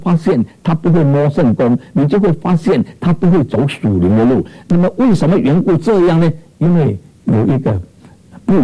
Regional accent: China; 因为犹太人的尸首呢跟我们中国人的尸首不一样的，中国人是寿衣

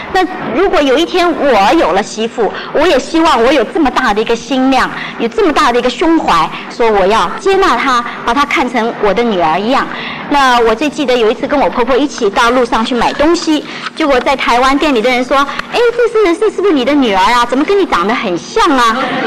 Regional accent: China; 甚至还有一种观念，就是说我们中国人就要三代同堂，我们一定要三代同堂。

